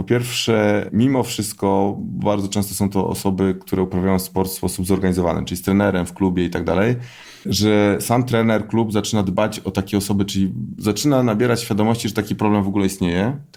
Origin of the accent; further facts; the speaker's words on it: Poznań, Greater Poland Voivodeship, Poland; żeby tylko przyjeżdżać do Poznania, bo jestem z Poznania.